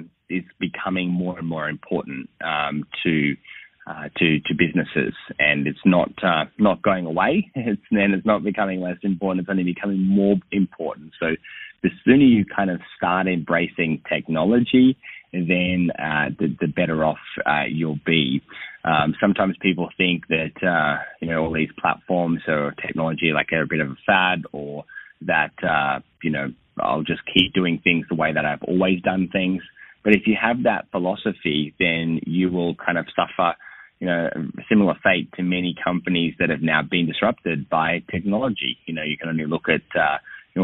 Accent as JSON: {"language": "English", "town": "Sydney", "region": "New South Wales", "country": "Australia", "tie": "born or raised there", "said": "So, I grew up in Sydney, Australia, and I started working from the age of 15"}